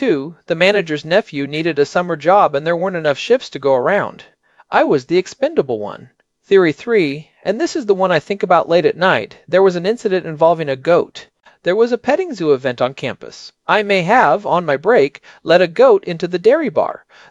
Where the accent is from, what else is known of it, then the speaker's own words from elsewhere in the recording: Storrs, Connecticut, United States; When I was growing up in Storrs in the 70s and 80s